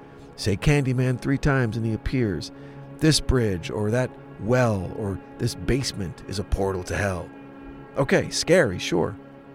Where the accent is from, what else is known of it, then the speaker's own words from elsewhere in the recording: New Jersey, United States; Kind of like the Deer Man, the other urban myth from my hometown in Jersey.